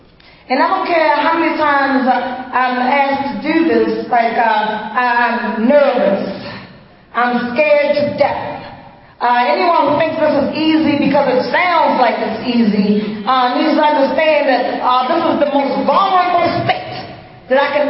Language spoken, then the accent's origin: English; Baltimore, Maryland, United States; I'm an addict from Baltimore.